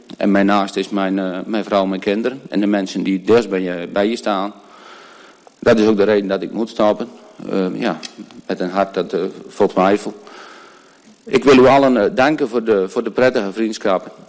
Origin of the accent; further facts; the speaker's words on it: Urk, Flevoland, Netherlands; Ik kwam uit Urk natuurlijk en daar hebben ze geen Partij van de Dieren